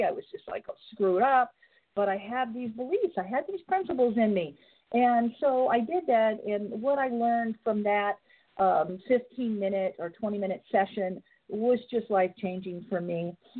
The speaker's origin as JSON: {"language": "English", "region": "Nova Scotia", "country": "Canada", "said": "because I'm from Nova Scotia"}